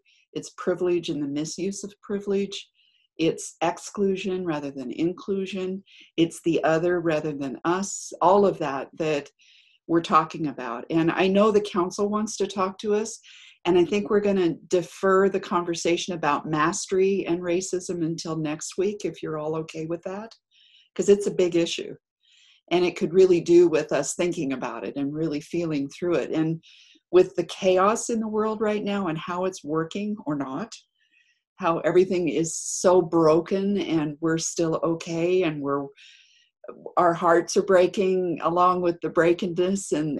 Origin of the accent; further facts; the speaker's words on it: United States; now in Hong Kong; or it wasn't a Chinese person treating me like I was an imbecile because I'm an American and I'm white